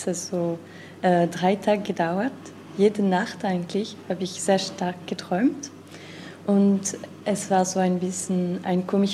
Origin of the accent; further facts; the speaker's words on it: Nouvelle-Aquitaine, France; German is a second language; dass ich zurückkehre nach meiner Heimatregion, in der Region von Bordeaux.